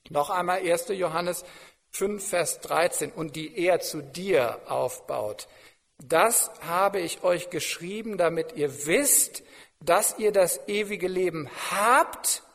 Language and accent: German; Verden an der Aller, Lower Saxony, Germany; Ich kann mich nachher ins Auto setzen und kann zurückfahren nach Pferden an der Aller, meiner Heimatstadt